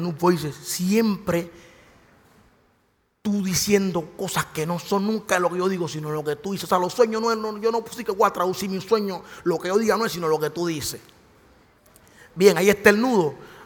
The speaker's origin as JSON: {"language": "Spanish", "town": "San Basilio de Palenque", "region": "Bolívar", "country": "Colombia", "tie": "born or raised there", "said": "Y pita el bus de San Basilio de Palenque, mi pueblo."}